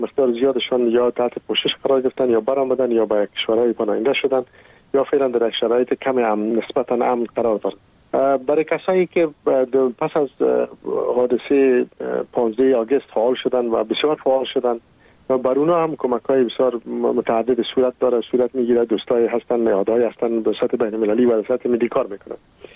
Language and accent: Persian; Afghanistan; moved away